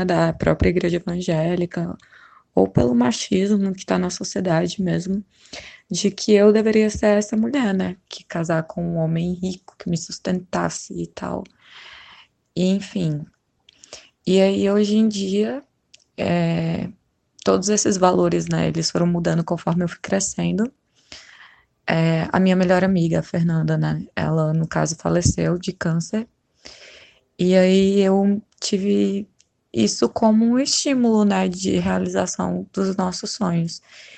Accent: Fortaleza, Ceará, Brazil; eu sou de Fortaleza, Ceará. E aí eu sou filha de pastor

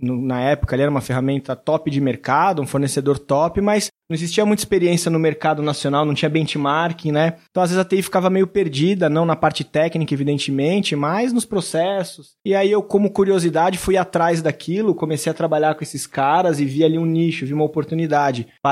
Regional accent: São Paulo, Brazil; voltei para São Paulo, sou de São Paulo capital, né?

